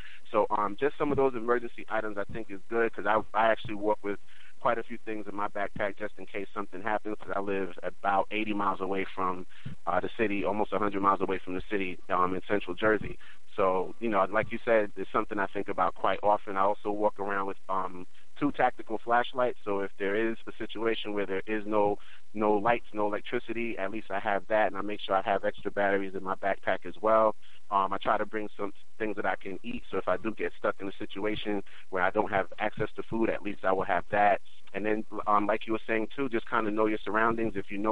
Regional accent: Trinidad & Tobago; Actually, we grew up using those in Trinidad quite often

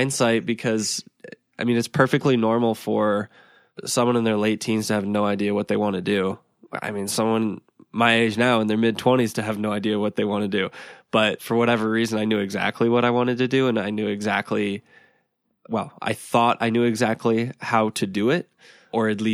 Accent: Dripping Springs, Texas, United States; So I was born in a kind of rural outside Austin, Texas, about 20 minutes outside of Austin, Texas. Closest town was this very little town called Dripping Springs that is now not such a little town. But yeah, born and raised there in central Texa

